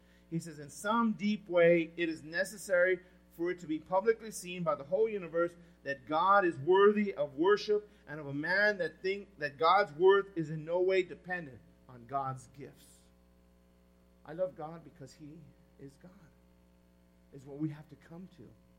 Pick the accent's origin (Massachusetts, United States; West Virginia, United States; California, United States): California, United States; Los Angeles; I went to Garfield, I'm from East L.A.